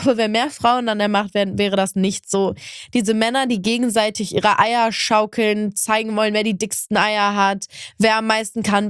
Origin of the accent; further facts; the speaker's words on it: Cologne, North Rhine-Westphalia, Germany; Ich bin ja auch Kölnerin